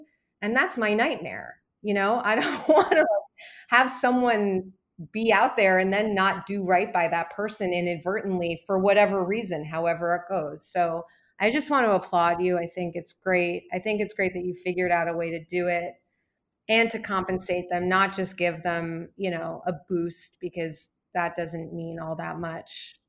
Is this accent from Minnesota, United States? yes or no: no; New York, United States; I wouldn't know the first thing about, you know, I grew up in New York, right?